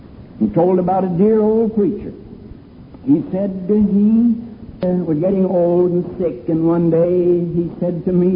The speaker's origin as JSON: {"language": "English", "region": "Pennsylvania", "country": "United States", "tie": "born there"}